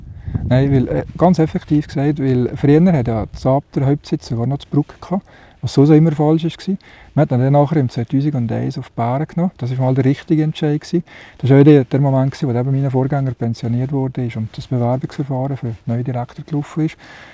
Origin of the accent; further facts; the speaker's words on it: Valais, Switzerland; Meine Heimat und die ist hier. Und ich bin wirklich ein Heimweh-Walliser, das ist ja so.